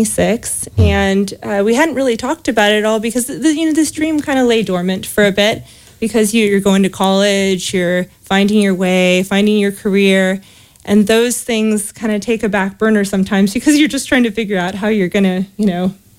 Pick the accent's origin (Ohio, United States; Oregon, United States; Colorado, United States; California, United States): California, United States; Livermore; born there; I was born in Livermore, California. So it's a small corner of the San Francisco East Bay.